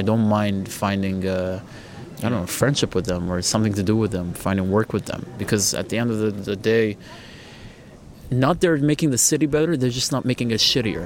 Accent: Jerusalem, Jerusalem District, Israel; I'm an Armenian born and bred in Jerusalem, specifically in the Armenian Quarter.

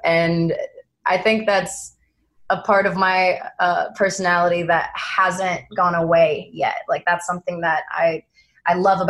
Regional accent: Brooklyn, New York, United States; My childhood was really cool in that because I grew up in New York, I had that city element that helped raise me, that grit. But also living in Brooklyn, you know, Prospect Park was really accessible to me.

